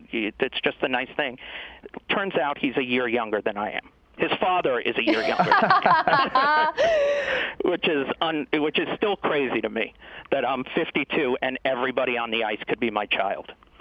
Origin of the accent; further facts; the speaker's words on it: New York, United States; I'm a Jew from New York who works in daytime television.